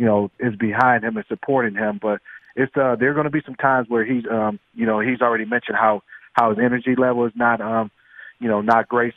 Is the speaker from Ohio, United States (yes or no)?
yes; Cleveland, Ohio, United States; I'm from Cleveland. I know all about the history of the Browns.